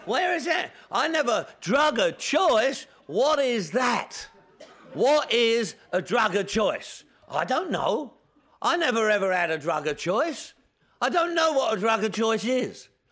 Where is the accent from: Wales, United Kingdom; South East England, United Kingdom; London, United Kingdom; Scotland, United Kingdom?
London, United Kingdom; I'm from London, England. I was raised in London, England. I lived in my mum's house in northwest London.